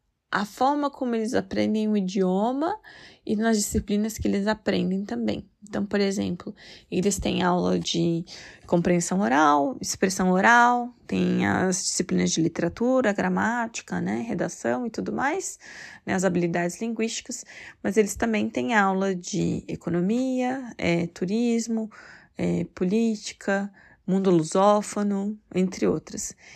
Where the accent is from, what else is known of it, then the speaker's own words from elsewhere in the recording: Brasília, Federal District, Brazil; also born or lived in Manaus; Eu nasci em Manaus, no Amazonas, apesar de não ter família lá, e fui criada em Brasília. Em Brasília, eu tive contato com muitas pessoas de vários lugares